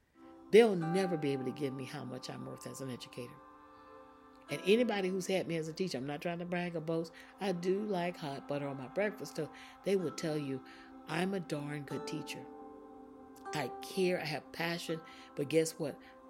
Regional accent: Florida, United States; I started in my home state, which is Florida.

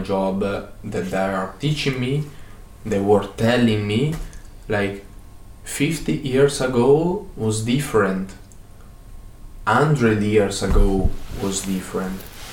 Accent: Italy; English is a second language; even in Italy, because I come from Italy.

